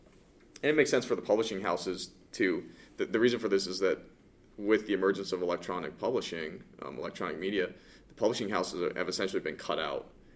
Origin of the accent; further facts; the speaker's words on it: Santa Fe, New Mexico, United States; I happen to know him from growing up in Santa Fe.